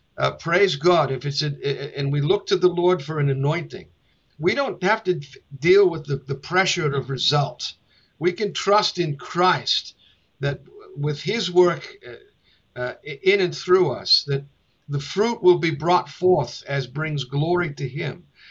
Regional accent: Boston, Massachusetts, United States; I come from Boston, which is more of an Anglo-Catholic, Anglo-Celtic or Italian world. I come down to Philadelphia, which has a much heavier African-American populace.

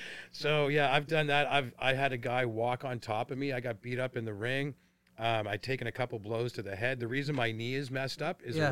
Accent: Germany; But I grew up in Germany, so it was different.

